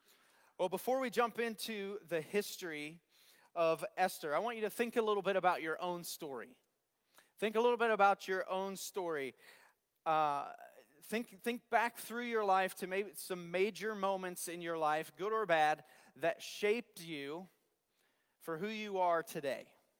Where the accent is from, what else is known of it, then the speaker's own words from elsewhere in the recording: Pennsylvania, United States; now in Iowa, United States; Is my story about growing up in Pennsylvania and eventually being a pastor here in Iowa